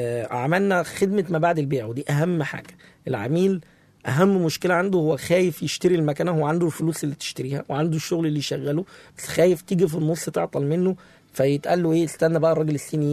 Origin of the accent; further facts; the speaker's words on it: Aswan Governorate, Egypt; كنا 4 شباب، 3 مننا كنا خريجين 2011 من جامعة المنيا، فاحنا 3 من الصعيد أسوان، واثنين نجا حمادي هنا.